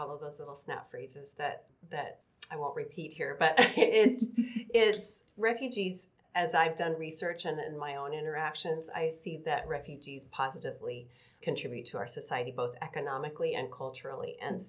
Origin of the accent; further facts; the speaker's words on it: Western United States, United States; So I am very white. I grew up in the West, Western United States